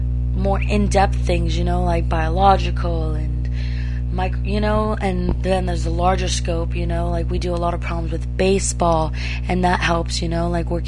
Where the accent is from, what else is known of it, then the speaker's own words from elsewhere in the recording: Simi Valley, California, United States; So I'm like, I'm from San Fernando Valley, and they kind of understand it. It's not because I have anything against Simi